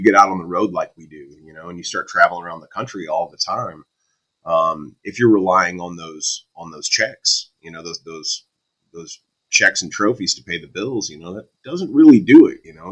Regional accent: Texas, United States; And, you know, we grew up fishing in East Texas, where both sets of grandparents were from.

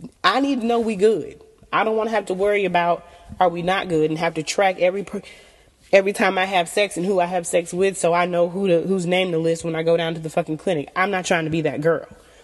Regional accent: the South, United States; I grew up in the South, and I was raised to believe that a woman conducts herself a certain way in the bedroom.

